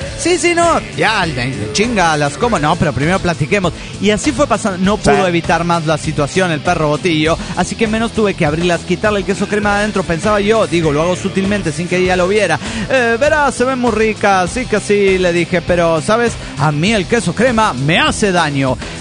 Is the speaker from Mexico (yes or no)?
yes; Tepic, Nayarit, Mexico; de Tepic, Nayarit, México.